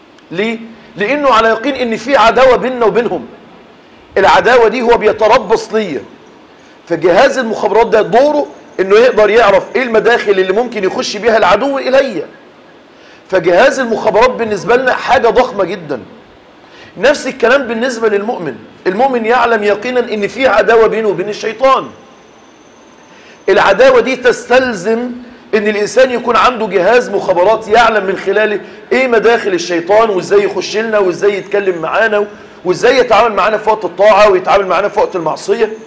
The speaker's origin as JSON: {"language": "Arabic", "country": "Egypt", "said": "المركز بيقول ان احنا عندنا في مصر 13 مليون عانس لم يتزوجوا. والسر انزل القرى وانت تعرف السر"}